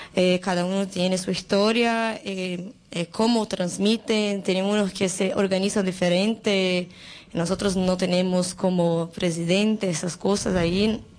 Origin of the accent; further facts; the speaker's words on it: Campinas, São Paulo, Brazil; Spanish is a second language; yo vengo de Campinas, que es una ciudad cerca de São Paulo. Como una hora de São Paulo. Y allá es una ciudad grande